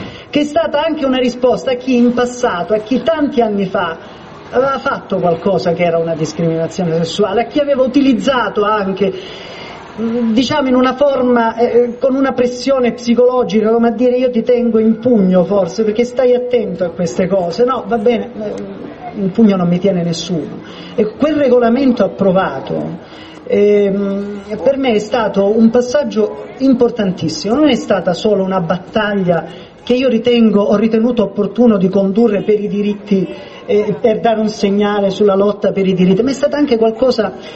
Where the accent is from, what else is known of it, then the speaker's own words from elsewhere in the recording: Polistena, Calabria, Italy; le dico adesso perché sono nel mio paese, sono a Polistena, sono qui che queste cose sono accadute